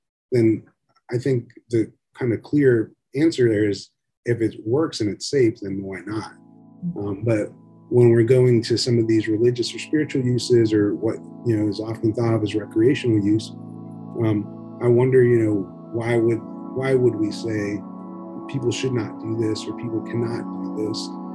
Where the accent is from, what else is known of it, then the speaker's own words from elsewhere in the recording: Florida, United States; And so at least when I was growing up in South Florida, the 1990s, there's a huge rave scene, electronic dance music.